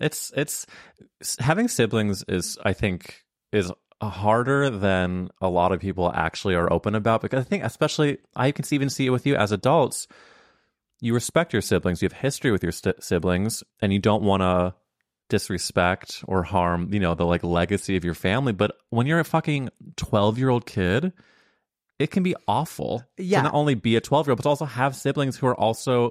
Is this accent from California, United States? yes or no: no; St. Louis, Missouri, United States; So I'm from St. Louis, Missouri